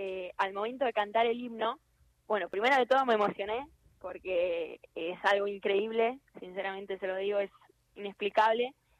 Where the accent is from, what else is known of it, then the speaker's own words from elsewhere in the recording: Argentina; somos argentinas